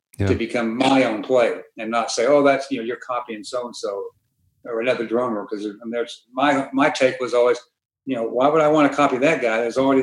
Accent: Tulsa, Oklahoma, United States; when I grew up here in Tulsa

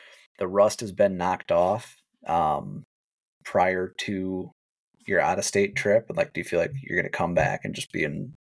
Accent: Wisconsin, United States; we're from the Midwest, but like there's like the novelty of when you tell somebody that you're from Wisconsin or that you're out there

